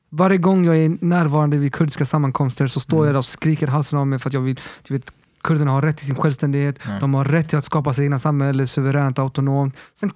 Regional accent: Chile; Bara för att jag är från Chile så betyder det att jag kan salsa.

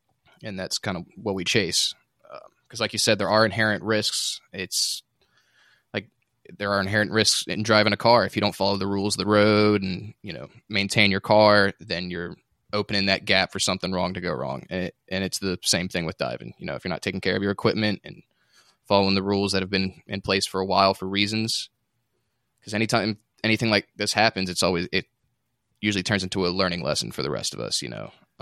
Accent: the South, United States; I'm a bit of a hockey fan, even though I'm from the South.

